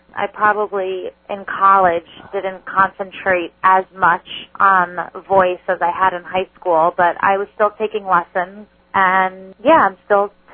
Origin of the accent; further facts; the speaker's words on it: Springfield, New Jersey, United States; also born or lived in Short Hills; I was born in Short Hills, but I have been living in Springfield my whole life.